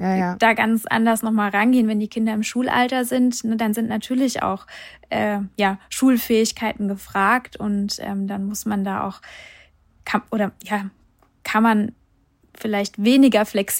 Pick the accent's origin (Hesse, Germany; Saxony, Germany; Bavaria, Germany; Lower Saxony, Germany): Hesse, Germany; Bei uns hier, ich komme aus Hessen